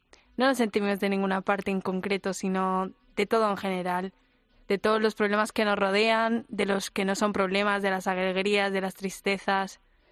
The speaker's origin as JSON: {"language": "Spanish", "country": "Romania", "lives_now": "Spain", "said": "Porque me siento española cuando estoy aquí, pero cuando voy a Rumanía me siento rumana. Es muy raro. No podría decir soy 100% de algo."}